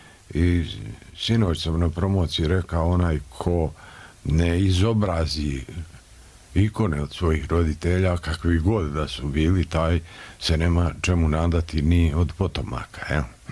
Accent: Herzegovina, Bosnia & Herzegovina; Ja sam iz Hercegovine, pa je tamo, dakle, jezičko

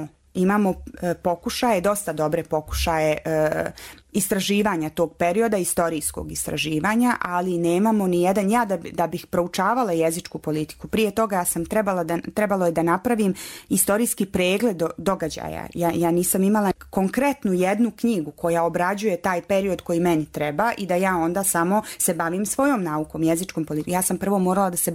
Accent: Central Bosnia Canton, Bosnia & Herzegovina; porijeklom sam iz Srednje Bosne. Dakle, ja sam ta bila koja se premjestila iz jednog obrazovnog sistema u drugi obrazovni sistem. Ja sam ta koja je iz jednog akcenatskog sistema, iz jednog dijalekatskog

